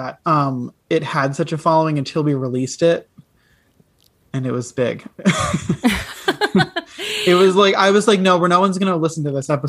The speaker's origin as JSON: {"language": "English", "town": "Providence", "region": "Rhode Island", "country": "United States", "said": "Like she's from Miami and I'm from Providence, Rhode Island."}